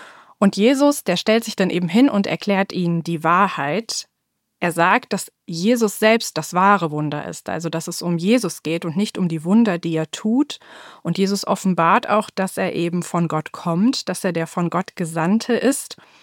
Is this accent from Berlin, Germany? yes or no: no; Dülmen, North Rhine-Westphalia, Germany; Ich komme aus Dömen. Das ist eine sehr kleine Innenstadt